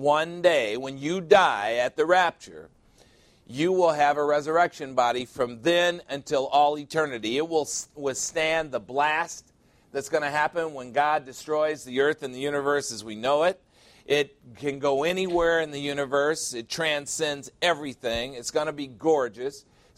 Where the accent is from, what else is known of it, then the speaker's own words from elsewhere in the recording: Chicago, Illinois, United States; You know, I'm from Chicago, as you well know